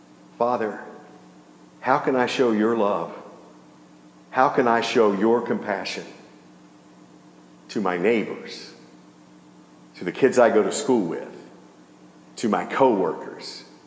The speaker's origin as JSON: {"language": "English", "region": "Louisiana", "country": "United States", "tie": "born or raised there", "said": "I was raised in Louisiana, and I'm a good cook. I make a mean jambalaya."}